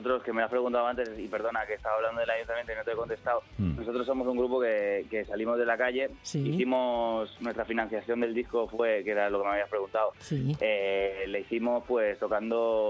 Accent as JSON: {"language": "Spanish", "town": "Reus", "region": "Catalonia", "country": "Spain", "said": "Porque nosotros somos de Reus, Tarragona"}